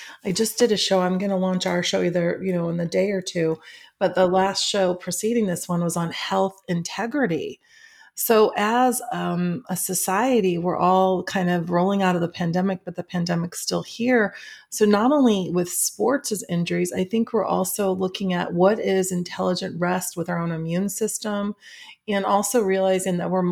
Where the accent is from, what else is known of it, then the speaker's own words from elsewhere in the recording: Schaumburg, Illinois, United States; I grew up in Schaumburg.